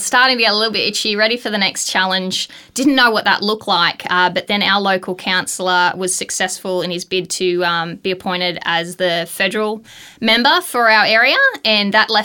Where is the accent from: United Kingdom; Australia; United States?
Australia; Gold Coast, Queensland; I grew up on the Gold Coast, so it wasn't sort of a job pathway that many of my peers took.